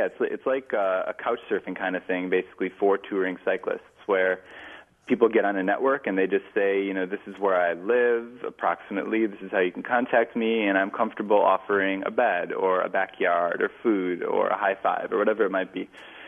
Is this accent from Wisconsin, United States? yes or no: yes; Wisconsin, United States; I wanted to show Rachel my hometown. I had blathered on about it, and this seems like a really good time to say that I just love Wisconsin and talk about it incessantly